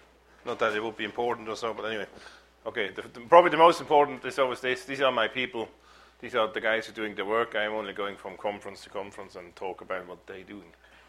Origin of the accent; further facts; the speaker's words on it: Basel, Basel-Stadt, Switzerland; in my hometown, which is Basel.